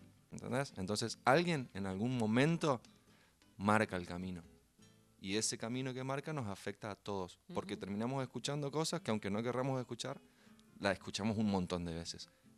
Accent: Chaco, Argentina; accent: Chaco tonada; now in Buenos Aires, Argentina; Soy chaqueño y se nota en la tonada, ¿no?

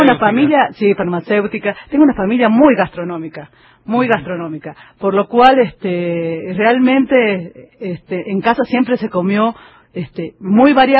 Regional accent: Tilcara, Jujuy, Argentina; La verdad que mi pueblo es maravilloso, y no es porque sea mi pueblo, no, pero siempre yo tengo la suerte de haber nacido en el lugar donde quiero morir también, y ver los cerros, la cultura que tiene Tilcara, que tenemos los quebradeños

